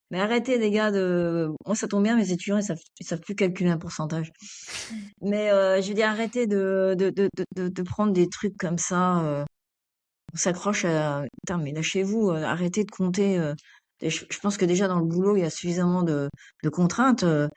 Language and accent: French; Grenoble, Auvergne-Rhône-Alpes, France; Moi, je suis grenobloise, donc.